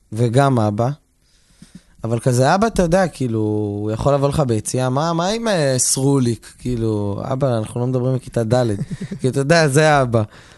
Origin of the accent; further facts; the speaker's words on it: Bat Yam, Tel Aviv District, Israel; אני נולדתי בבת ים. שזו סביבה מורכבת בפני עצמה. הייתי גר בשכונה מאוד מאוד מעורבת, גם מוזיקלית, גם תרבותית